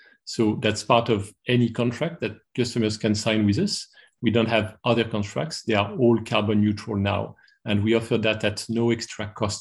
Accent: France; English is a second language; which is very close to my heart, as my accent tells. I'm French originally

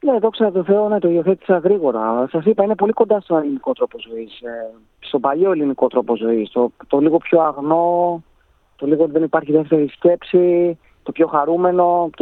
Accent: Athens, Attica, Greece; now in Vietnam; Μένω Αθήνα, κατάγομαι από την Κρήτη. Μεγάλωσα στην Αθήνα, γεννήθηκα στην Αθήνα, αλλά κατάγομαι από την Κρήτη.

